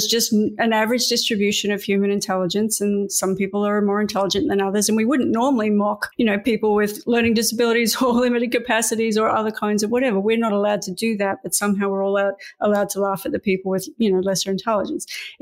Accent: United Kingdom; And so now we're British and we've done things

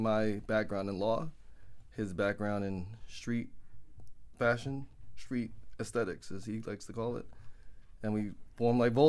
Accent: Brooklyn, New York, United States; I've known him since 3 years old. We grew up in Canarsie together.

